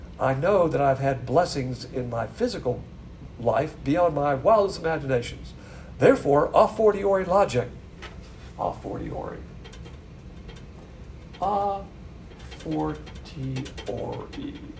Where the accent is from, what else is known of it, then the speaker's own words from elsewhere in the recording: the South, United States; As a Southerner, I don't like that expression, going south.